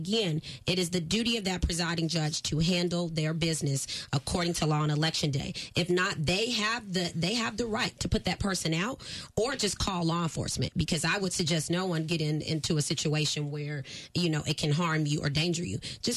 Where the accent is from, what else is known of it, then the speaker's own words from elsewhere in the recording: Austin, Texas, United States; I'm from Austin, and I graduated from Texas Southern University, and my first year I didn't change my registration.